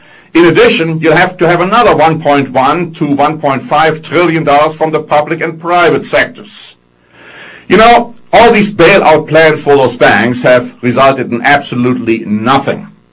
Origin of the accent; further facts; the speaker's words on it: Germany; I'm coming originally from Germany